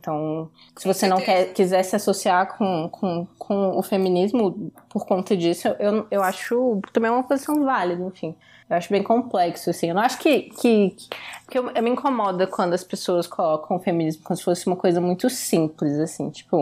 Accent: Recife, Pernambuco, Brazil; Minha cidade natal.

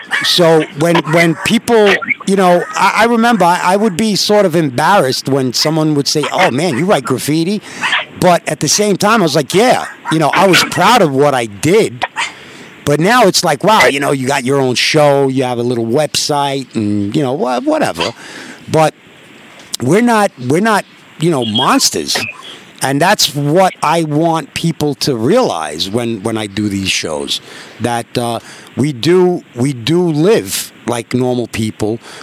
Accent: Queens, New York, United States; Being that I'm from Queens, you know, I don't ring my own bell.

